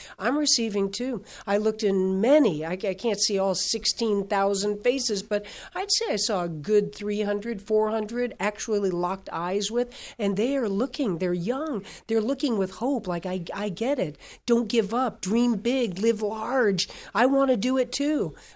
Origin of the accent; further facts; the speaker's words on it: Fort Lauderdale, Florida, United States; Yeah, well, first of all, I grew up in Fort Lauderdale, Florida.